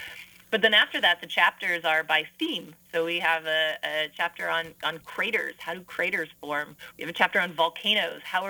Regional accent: Tallahassee, Florida, United States; I grew up in Tallahassee, Florida, actually, and we had, you know, in the woods behind my house, I was always, you know, watching the lizards, studying the trees, trying to figure out what was there, how it worked.

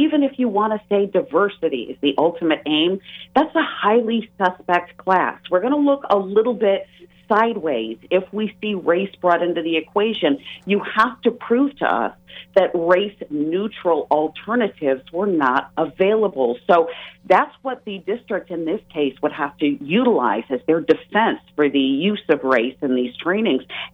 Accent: Wisconsin, United States; And listen, I was born and raised in Wisconsin, so it wasn't like this when I was going to school.

